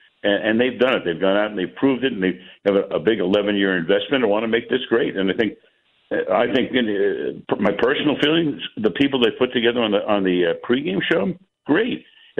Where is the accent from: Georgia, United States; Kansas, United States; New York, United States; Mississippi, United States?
New York, United States; as a kid growing up in New York, New Yorkers, they love sports.